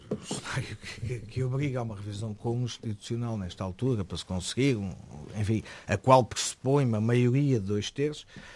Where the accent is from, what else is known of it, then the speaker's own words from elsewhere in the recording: Portugal; eu sou português, estou em casa, estou a assistir isto